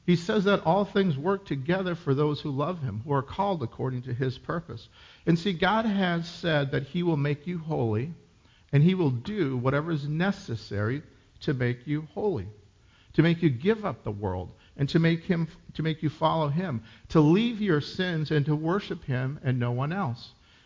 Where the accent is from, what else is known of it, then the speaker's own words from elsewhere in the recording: Minnesota, United States; I grew up in Minnesota, so this is like, I can picture everything.